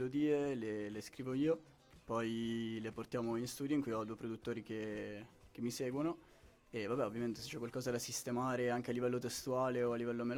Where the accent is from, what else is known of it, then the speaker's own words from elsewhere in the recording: South Africa; first language English; Italian is a second language; now in Italy; io sono per metà sudafricano, la mia prima lingua è l'inglese, parlo anche in inglese, uso molto slang